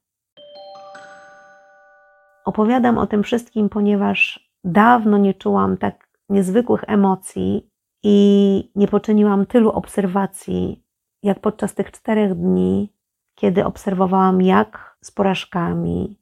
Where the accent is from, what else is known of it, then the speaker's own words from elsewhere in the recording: Toruń, Kuyavian-Pomeranian Voivodeship, Poland; powiedziałam dziewczynom, że pochodzę z Torunia